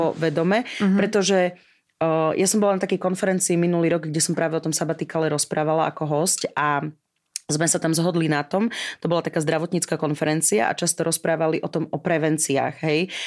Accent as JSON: {"language": "Slovak", "region": "Prešov Region", "country": "Slovakia", "said": "ja pochádzam z Polonín"}